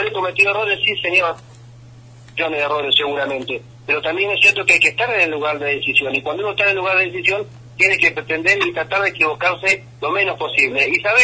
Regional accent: Argentina; como argentino

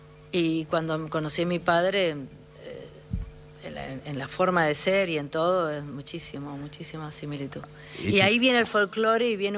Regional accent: San Rafael, Mendoza, Argentina; De San Rafael Mendoza.

